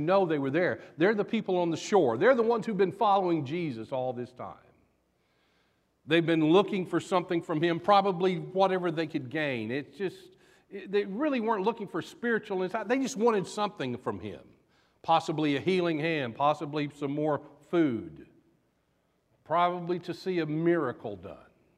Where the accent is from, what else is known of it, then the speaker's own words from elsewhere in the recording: the South, United States; As you can tell, I'm from the South. Maybe you picked that up from my accent.